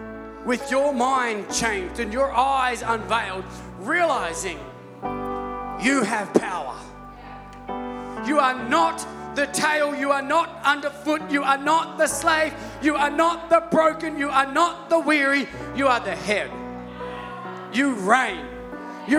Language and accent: English; Australia; Because I'm Australian and she owns Australia.